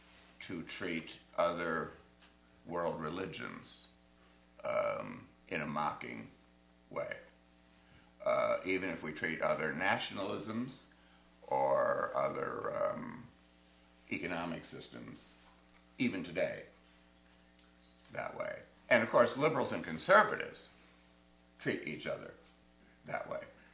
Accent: Midwest, United States; lustily as children growing up in the Midwest, we sang that hymn every mission Sunday.

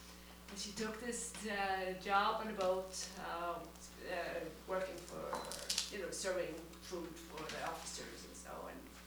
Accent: Norway; I was born and raised in Norway.

